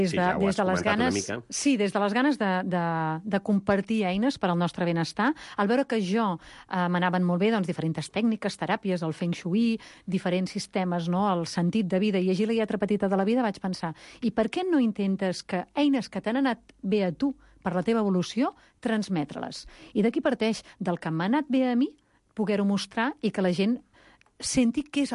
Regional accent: Campins, Catalonia, Spain; De Campins, sóc filla de Campins

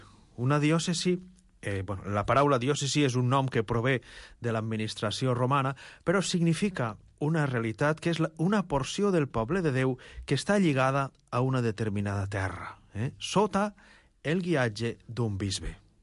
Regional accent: Calp, Valencian Community, Spain; born there; now in Lleida, Spain; Jo vaig néixer a Alacant, a un poble d'Alacant petit, bueno, ara ja no és tan petit, que se'n diu Calp. Mm-hmm. És a la costa, a la comarca de la Marina Alta.

